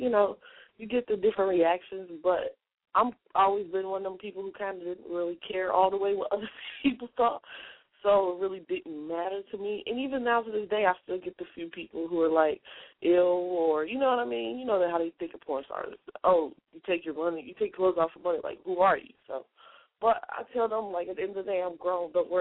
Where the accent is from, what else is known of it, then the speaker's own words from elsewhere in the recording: Indiana, United States; I'm from Indiana.